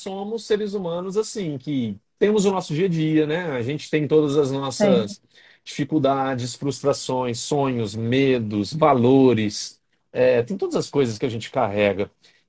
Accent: São Joaquim da Barra, São Paulo, Brazil; also born or lived in Ribeirão Preto; Hoje eu estou na minha cidade natal, que é de onde eu sou, é São Joaquim da Barra, é uma cidade interior de São Paulo, fica a 1 hora de Ribeirão Preto. Eu voltei para cá por conta da pandemia, né? Eu residi em Ribeirão Preto

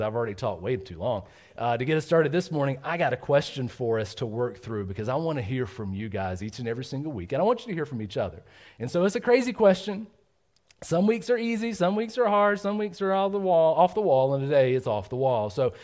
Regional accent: Georgia, United States; I'm super excited because I'm from Georgia. I love tea.

